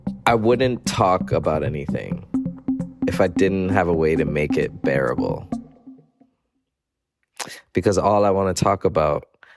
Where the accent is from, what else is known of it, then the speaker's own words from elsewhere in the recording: Accra, Greater Accra, Ghana; born and raised in Accra, Ghana, West Africa.